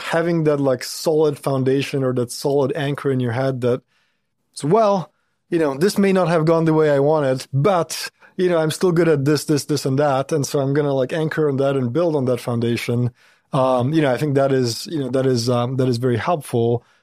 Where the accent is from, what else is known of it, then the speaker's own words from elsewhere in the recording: Poland; now in United States; Yeah, I grew up in Poland. So born there in the north of Poland, small town.